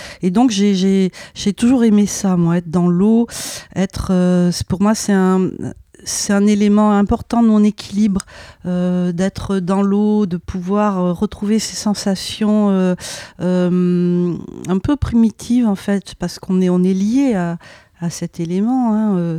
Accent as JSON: {"language": "French", "town": "Bordeaux", "region": "Nouvelle-Aquitaine", "country": "France", "tie": "born or raised there", "said": "Quand j'étais petite, j'ai grandi à Bordeaux."}